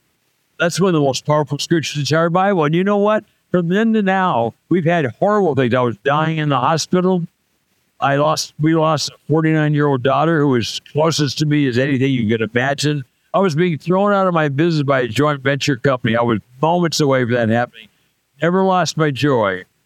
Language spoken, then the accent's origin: English; California, United States; born there